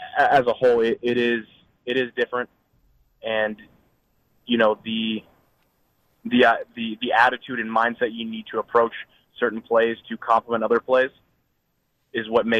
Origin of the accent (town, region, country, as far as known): California, United States; born or raised there